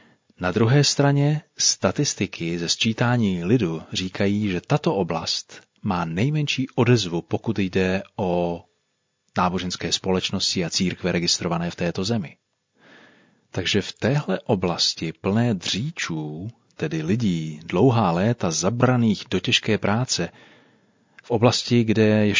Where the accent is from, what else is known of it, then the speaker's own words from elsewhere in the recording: Opava, Moravian-Silesian Region, Czechia; now in Ostrava, Czech Republic; Koncem roku 85 jsem se oženil a od té doby bydlím v Ostravě. Moje rodné město Opava je od Ostravy vzdáleno pouhých 30 kilometrů